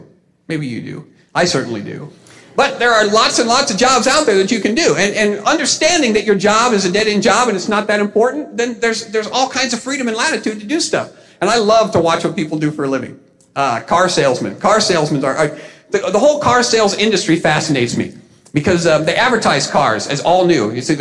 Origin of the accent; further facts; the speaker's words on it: Indiana, United States; And they find out that I'm from Indiana, which they refer to as flyover country, by the way.